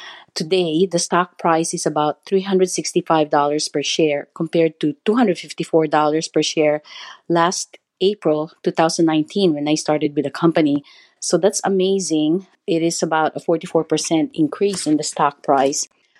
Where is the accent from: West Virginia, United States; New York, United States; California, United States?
California, United States; Hi, Paula. … I am from California.